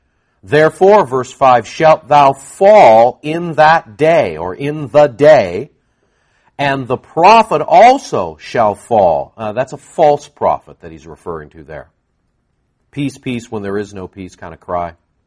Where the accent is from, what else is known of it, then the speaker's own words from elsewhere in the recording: California, United States; Now, I grew up in Southern California in earthquakes. I'm used to the earthquake